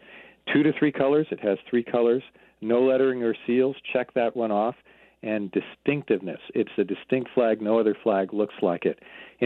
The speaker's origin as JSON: {"language": "English", "town": "Portland", "region": "Oregon", "country": "United States", "tie": "born or raised there", "said": "even Portland, my hometown, Portland, Oregon, have very iconic flags that people recognize."}